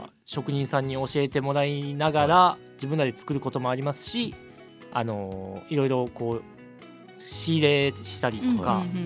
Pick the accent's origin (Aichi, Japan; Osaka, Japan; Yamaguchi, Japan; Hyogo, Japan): Osaka, Japan; now in Tokyo, Japan; もうずっと大阪で育って、そこでもうずっと大阪いたんですけど、はいはい、まあ社会人になってですね、はい、で、まあ、転勤で東京に行くことになり